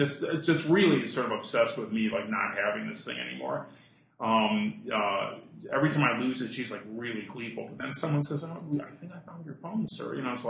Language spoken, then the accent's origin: English; Omaha, Nebraska, United States; Well, I'm from Omaha. I grew up in the Midwest too, so I know how that goes.